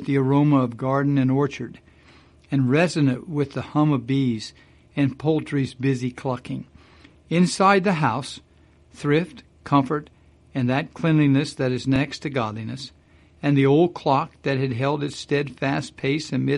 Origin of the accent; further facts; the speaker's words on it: Midwest, United States; That's what I remember as a kid growing up in the Midwest, where people were family.